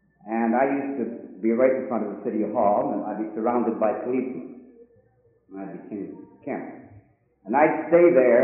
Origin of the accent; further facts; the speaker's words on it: Vancouver, British Columbia, Canada; also born or lived in England; I was born in England. 1907. My parents came to Vancouver in 1910. So all my life is Vancouver. All I know is Canada and is Vancouver.